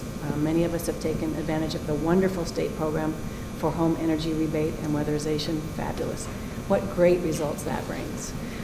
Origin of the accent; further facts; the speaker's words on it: Washington, United States; I grew up in Washington State where some hydro is good and some's not so good.